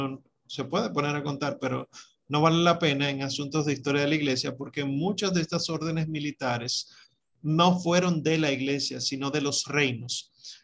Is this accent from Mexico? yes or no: no; Dominican Republic; la mayoría de nosotros somos dominicanos en este curso